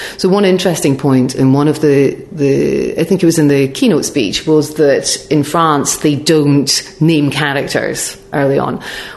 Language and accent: English; United Kingdom